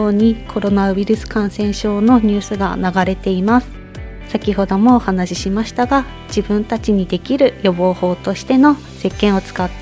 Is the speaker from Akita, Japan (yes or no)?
yes; Yokote, Akita, Japan; 横手市出身です。